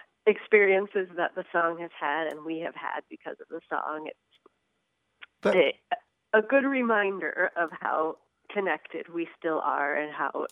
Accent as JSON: {"language": "English", "region": "Missouri", "country": "United States", "tie": "born or raised there", "said": "We grew up actually out in Boone County, and there is just nothing."}